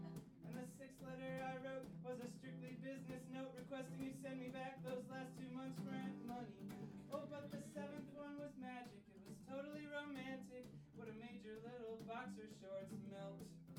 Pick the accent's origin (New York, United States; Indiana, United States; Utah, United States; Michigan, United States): Michigan, United States; I'm from Michigan. This is like what we think California's like.